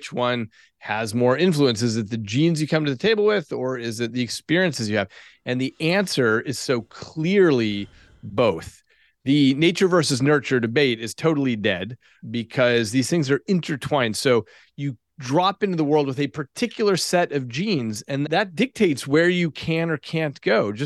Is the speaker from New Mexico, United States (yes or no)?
yes; Albuquerque, New Mexico, United States; I grew up in Albuquerque, New Mexico.